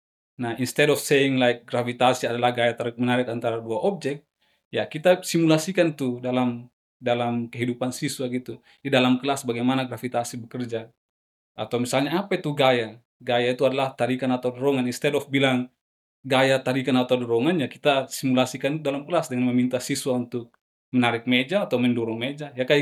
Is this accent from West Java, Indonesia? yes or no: no; Maluku, Indonesia; Saya kan berasal dari Maluku.